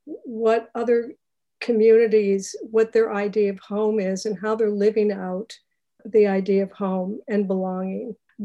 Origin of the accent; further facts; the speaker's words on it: United States; born there; I was born in the United States and I've had all my needs met my whole life.